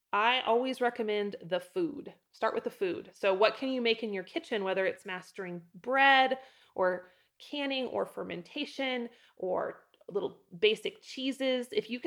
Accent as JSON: {"language": "English", "town": "Moscow", "region": "Idaho", "country": "United States", "said": "And I am from Moscow, Idaho, originally, which is up in the panhandle. So I still love Idaho."}